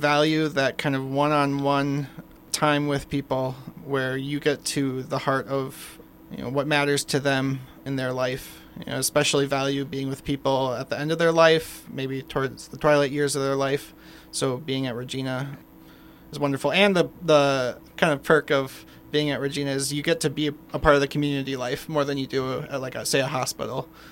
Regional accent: Shoreview, Minnesota, United States; I grew up in Minnesota, in Shoreview, just north of St. Paul.

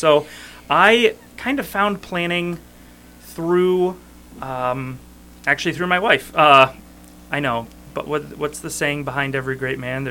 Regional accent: Bettendorf, Iowa, United States; So I'm originally from Eastern Iowa, the Quad Cities, and I born and raised in Bettendorf, Iowa, and then went to my undergrad in Ames, Iowa at Iowa State University

